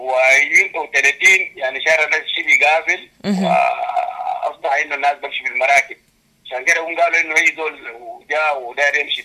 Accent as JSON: {"language": "Arabic", "country": "Sudan", "lives_now": "South Sudan", "said": "احنا جالية سودانية في ولاية الوحدة."}